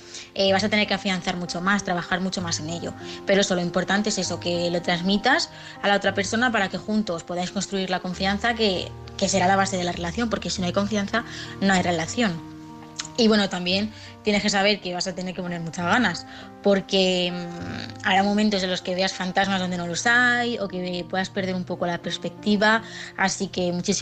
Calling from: Aranjuez, Community of Madrid, Spain; de Aranjuez y quería contestar

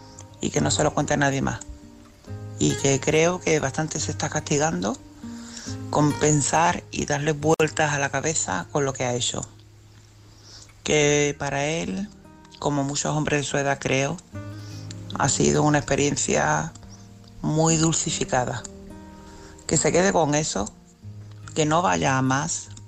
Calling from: Cádiz, Andalusia, Spain; corresponsal de Cádiz. Tengo 51 años.

